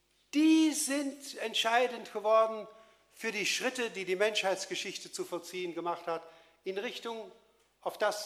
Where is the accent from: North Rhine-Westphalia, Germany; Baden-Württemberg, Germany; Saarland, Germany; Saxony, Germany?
North Rhine-Westphalia, Germany; Xanten; Also ich stamme aus Xanten, einem Römerort.